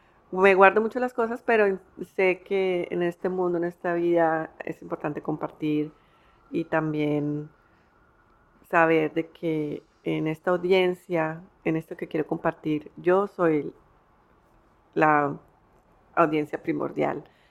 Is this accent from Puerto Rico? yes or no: no; Colombia; moved away; also born or lived in United States / Canada; en Estados Unidos, he vivido en Canadá y yo viví en Colombia, entonces por eso pues hablo español y es pues mi lengua materna. Pero como he vivido ya tanto tiempo fuera de Colombia, que siempre siento pues esa dualidad, esas dos cosas que soy yo, que hablo español, hablo inglés